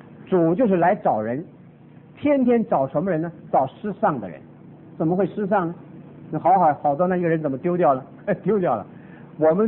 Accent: Taiwan; 我从台湾来，我实在晓得台湾的教会。

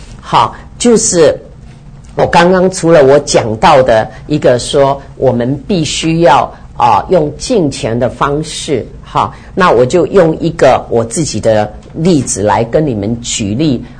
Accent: China; 这个就是我们中国人的礼教

